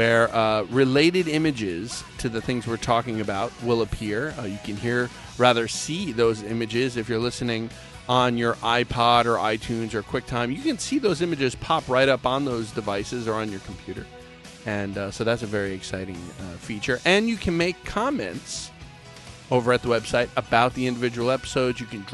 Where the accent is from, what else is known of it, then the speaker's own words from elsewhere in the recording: New Jersey, United States; I'm from New Jersey. I'm not big on